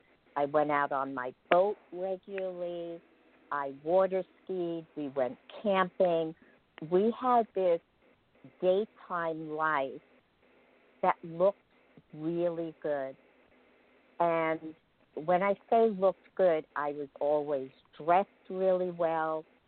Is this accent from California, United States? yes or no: no; Merrick, New York, United States; I grew up in Merrick, Long Island, in a very nice community